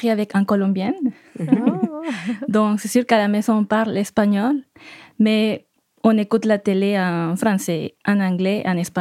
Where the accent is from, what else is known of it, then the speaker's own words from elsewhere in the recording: Mexico; now in France; Oui, je viens du Mexique. Moi, je suis arrivée ici en 2005.